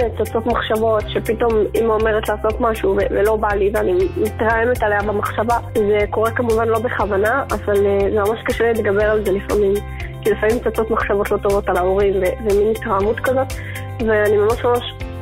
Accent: Netanya, Central District, Israel

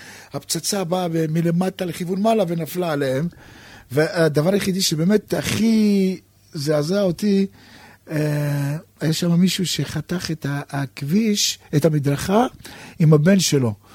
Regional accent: Elifelet, Northern District, Israel; גדלתי במושב בצפון, מושב אליפלט.

